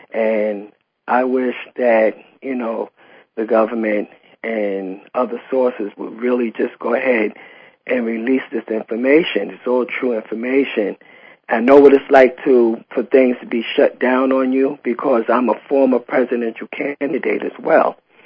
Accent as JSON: {"language": "English", "region": "East Coast", "country": "United States", "said": "I'm originally from the East Coast"}